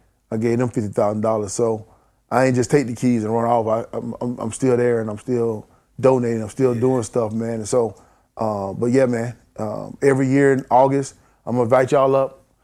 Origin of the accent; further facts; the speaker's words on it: South Carolina, United States; and in my hometown, and then in Spartanburg, which is, you know, 15 minutes away from my hometown